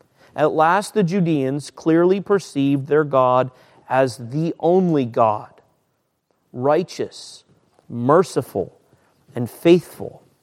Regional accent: United States; I'm glad I'm an American.

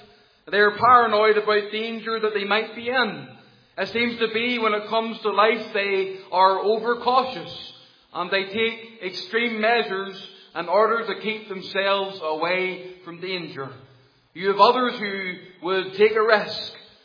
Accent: Portavogie, Northern Ireland, United Kingdom; You know, in my hometown in Portavogie, there is a very particular profession down there, and we call it whelk gathering.

